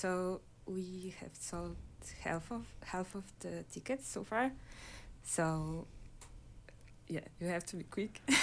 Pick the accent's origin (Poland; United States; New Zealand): Poland; English is a second language; me and Szymon, we are from Poland.